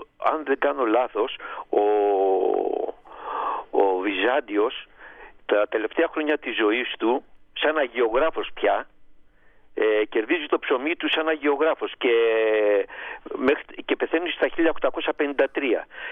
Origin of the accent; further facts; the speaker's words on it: Athens, Attica, Greece; Εγώ είμαι Πελοποννήσιος, είμαι από την Αρκαδία η καταγωγή μου, γεννήθηκα εδώ και μεγάλωσα στην Αθήνα.